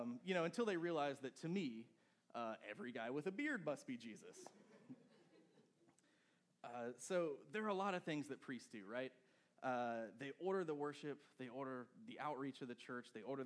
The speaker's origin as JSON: {"language": "English", "town": "Charleston", "region": "South Carolina", "country": "United States", "tie": "born or raised there", "said": "I grew up in Charleston, and I grew up at the Cathedral of St. Luke and St. Paul."}